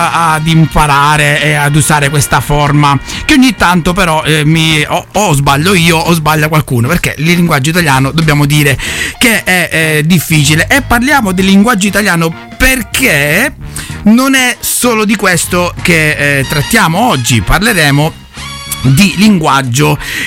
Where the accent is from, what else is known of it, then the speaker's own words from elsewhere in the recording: Bagnara Calabra, Calabria, Italy; ci sarà gente del mio paese di Bagnara Calabra che ci ascolterà